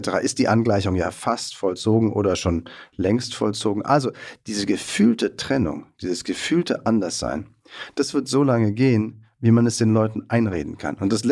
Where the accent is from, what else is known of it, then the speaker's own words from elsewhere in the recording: West Germany, Germany; now in Berlin, Germany; als echter Westdeutscher, der ich nun mal bin, lebe zwar seit 20 Jahren in Berlin und in Brandenburg, an der Stadtgrenze von Berlin also, aber bin insofern natürlich Wessi